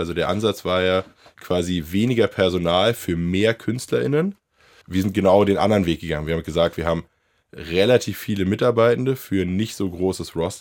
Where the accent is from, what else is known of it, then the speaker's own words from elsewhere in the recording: Berlin, Germany; Ich bin, also ganz ursprünglich, meine Familie kommt aus Reinickendorf. Da bin ich aufgewachsen. Ich bin dann sehr früh ausgezogen. Dann habe ich in Friedrichshain gewohnt. Das war damals aber noch ganz anders. Also als ich in die Rigaer Straße gezogen bin